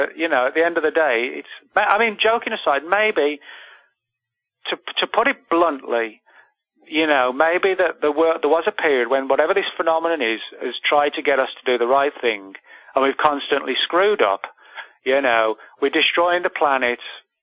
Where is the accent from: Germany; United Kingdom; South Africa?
United Kingdom; England; now in United States; I'm originally from England